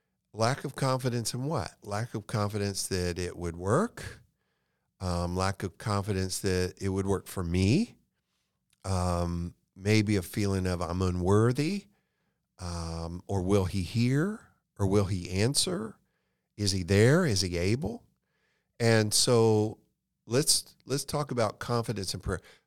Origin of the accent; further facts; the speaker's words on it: Florida, United States; You know, my mom, I grew up in Central Florida. We did not have air conditioning then.